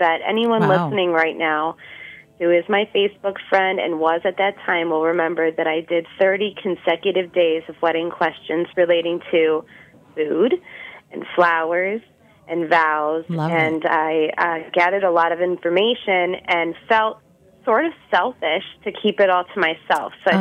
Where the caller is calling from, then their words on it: Cleveland, Ohio, United States; I'm calling in from Cleveland, Ohio, where it's supposed to snow tomorrow.